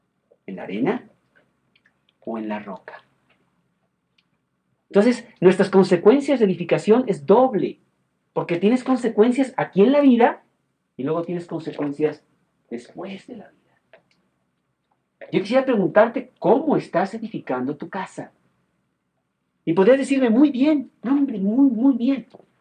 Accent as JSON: {"language": "Spanish", "country": "Mexico", "said": "nosotros como mexicanos"}